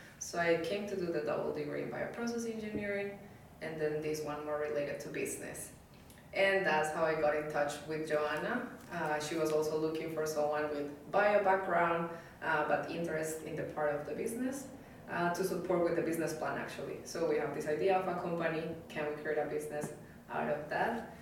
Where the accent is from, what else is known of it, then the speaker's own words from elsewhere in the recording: Colombia; English is a second language; So I also come from Latin America, but big down the south. I'm coming from Colombia.